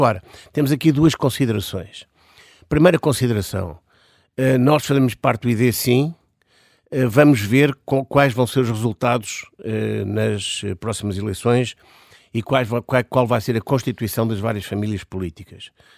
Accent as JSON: {"language": "Portuguese", "country": "Portugal", "said": "Porque eu sou português, vivo em Portugal."}